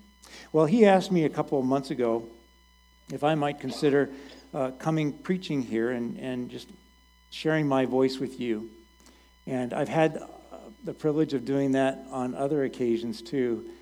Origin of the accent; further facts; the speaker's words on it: Indiana, United States; also born or lived in Washington; now in Ottawa, United States; Now, I grew up in Indiana, so I knew the Midwest